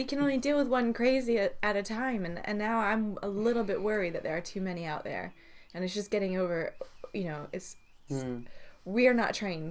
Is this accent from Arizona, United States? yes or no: no; California, United States; California.